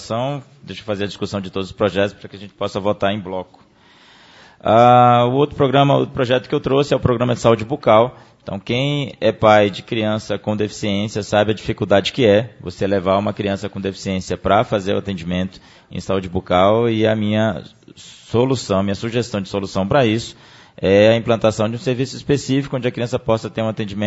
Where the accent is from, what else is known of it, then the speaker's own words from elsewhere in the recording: Northeast Region, Brazil; eu sou do Nordeste, venho de uma região muito seca